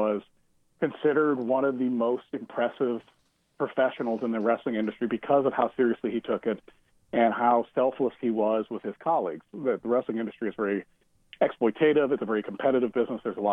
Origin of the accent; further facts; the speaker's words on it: New Orleans, Louisiana, United States; So I grew up in New Orleans, and New Orleans traditionally was very much a pro wrestling town during the territory days prior to the rise of the WWF and WCW.